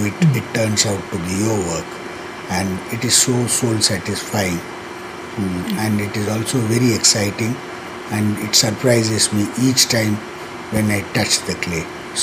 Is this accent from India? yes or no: yes; India; I cannot become an American or a German or anyone. I'm an Indian. When I say Indian, I belong to a particular region.